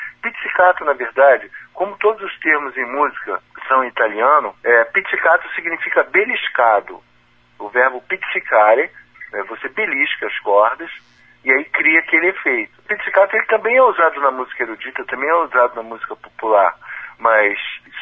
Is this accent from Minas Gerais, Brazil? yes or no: no; Rio de Janeiro, Brazil; eu já era professor de inglês lá do Viveu, que eu sou natural do Rio de Janeiro.